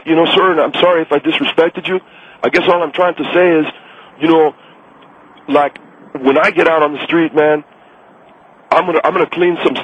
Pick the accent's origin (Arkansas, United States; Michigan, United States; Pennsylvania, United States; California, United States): California, United States; Monterey Park; I grew up in Monterey Park, California, okay? I grew up in the barrio, you know, what people call a barrio.